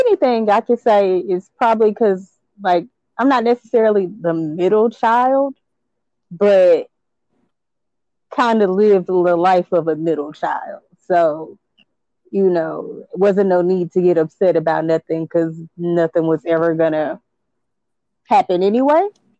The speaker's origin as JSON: {"language": "English", "town": "Los Angeles", "region": "California", "country": "United States", "lives_now": "Dallas, United States", "said": "I'm in Dallas. Yeah, I live in Dallas. I'm from California. From L.A."}